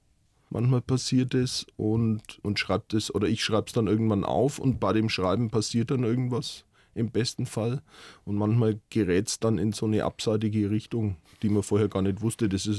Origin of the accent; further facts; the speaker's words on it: Bavaria, Germany; Also das ist schon eine fränkische Prägung in dem Landstrich, wo ich groß geworden bin.